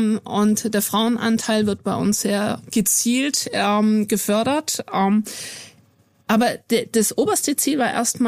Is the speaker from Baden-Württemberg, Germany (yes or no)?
yes; Stuttgart, Baden-Württemberg, Germany; Also ich bin Stuttgarterin